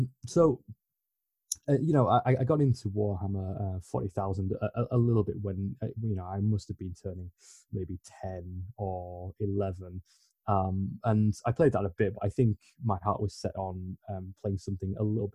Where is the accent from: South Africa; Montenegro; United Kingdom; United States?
United Kingdom; Leeds, Yorkshire and the Humber; So I'm from Leeds in the north of England. And so I live in the suburbs with my my girlfriend and my cat. I work in the city.